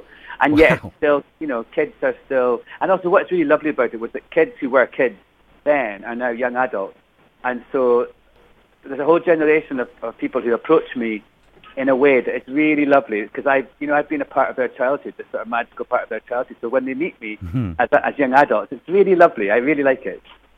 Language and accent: English; Scotland, United Kingdom; when I was growing up in Scotland